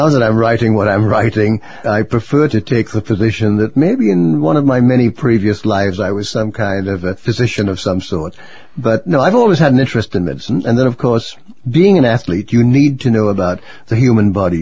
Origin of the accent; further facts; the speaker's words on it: Trinidad & Tobago; particularly growing up in Trinidad Tobago, being raised by Irish missionary Roman Catholic priests